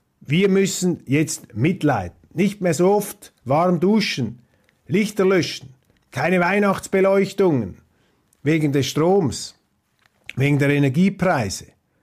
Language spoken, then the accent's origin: German; Switzerland; Auf der anderen Seite muss ich jetzt aus Schweizer Sicht hinzufügen, als Schweizer